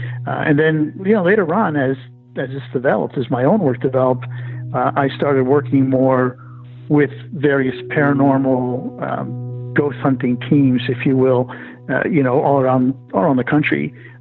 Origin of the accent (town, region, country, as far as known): Connecticut, United States; born or raised there